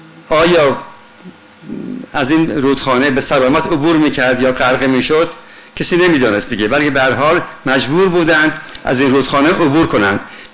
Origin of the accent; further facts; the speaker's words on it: Khuzestan, Iran; بین بختیاری ها بزرگ شدم و البته از طفولیت در خوزستان بودم